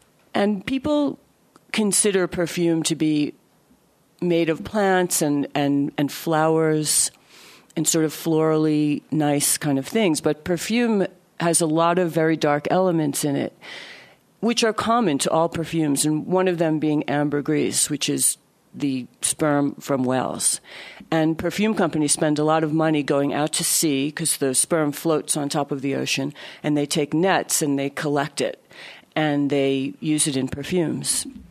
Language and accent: English; New York City, New York, United States; because I'm from New York City, but New York City is not a great place to be a writer.